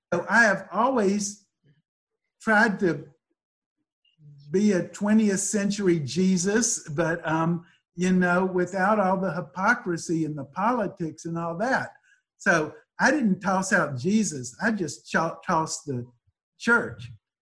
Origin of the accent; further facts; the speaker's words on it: Greensboro, North Carolina, United States; I was brought up in Greensboro, going to First Presbyterian Church, and it bothered me all the hypocrisy.